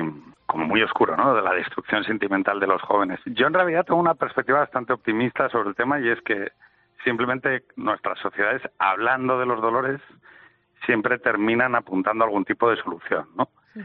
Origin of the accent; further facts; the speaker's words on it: Asturias, Spain; born there; o en España, o en Asturias, donde yo nací.